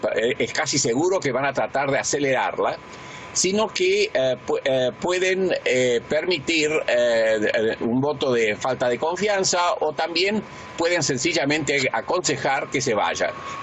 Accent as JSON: {"language": "Spanish", "country": "Argentina", "said": "como decimos en mi país, en la Argentina"}